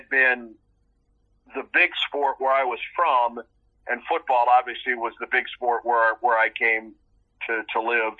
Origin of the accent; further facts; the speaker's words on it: Illinois, United States; now in Auburn, United States; She was from Chicago. I was from Southern Illinois. We had met in Carbondale and moved to the Auburn-Opelika area.